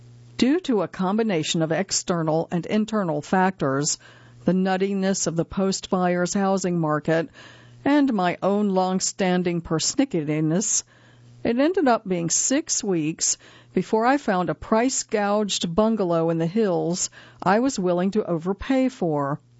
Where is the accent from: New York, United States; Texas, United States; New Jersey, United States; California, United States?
New York, United States; As a New Yorker in L.A., I believed the slippers were a testament to my transience